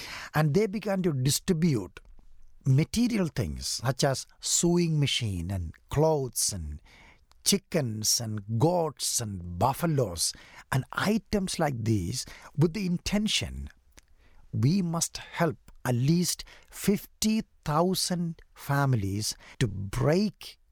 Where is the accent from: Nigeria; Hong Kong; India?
India; South India; I am from South India, 2,000 miles away from his home.